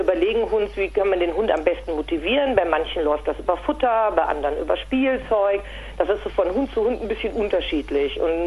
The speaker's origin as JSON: {"language": "German", "town": "Cologne", "region": "North Rhine-Westphalia", "country": "Germany", "accent": "Kölsch", "lives_now": "Bavaria, Germany", "said": "Ich komme ursprünglich aus Köln, also so aus der Rheinländer-Gegend, aber ich wohne jetzt hier schon seit knapp 20 Jahren. Also ein bisschen was bayerisch hört man schon mal durch, aber das Kölsch, das schlägt immer noch."}